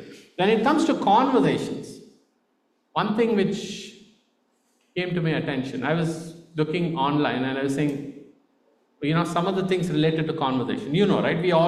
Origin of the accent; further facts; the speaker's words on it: India; accent: Indian; my Indian accent kicks in very often, and I'm trying to see how I can neutralize that accent.